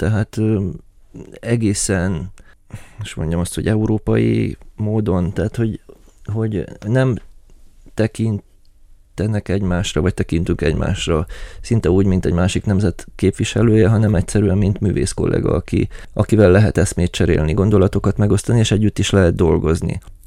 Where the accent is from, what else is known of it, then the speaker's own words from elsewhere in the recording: Romania; Hát magyarként, de egyébként, ha románnak tartanak, vagy úgy gondolják, hogy román vagyok, mert Romániából jöttem